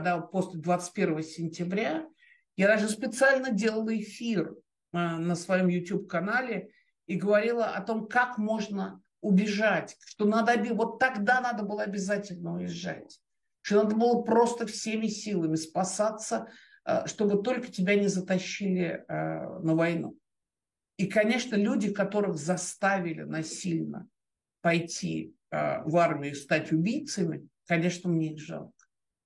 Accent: Moscow, Russia; Я выросла в России, Москва мой дом.

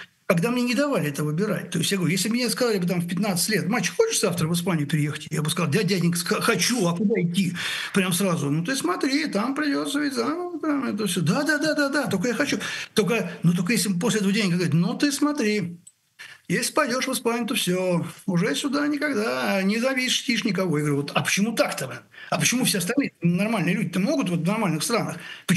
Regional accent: Moscow, Russia; Более того, я коренной москвич, там, родился в Москве.

